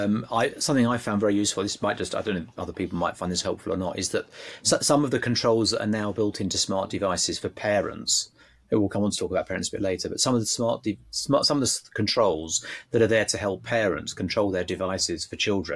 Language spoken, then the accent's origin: English; East of England, United Kingdom; born there; I was born in Essex